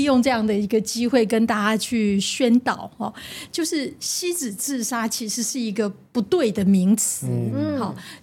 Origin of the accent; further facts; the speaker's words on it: Taiwan; 我们台湾人说一枝草一点露